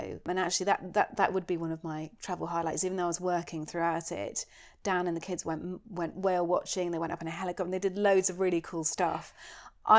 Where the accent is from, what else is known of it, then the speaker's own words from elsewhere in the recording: United Kingdom; I just couldn't handle it, honestly. I'm so British.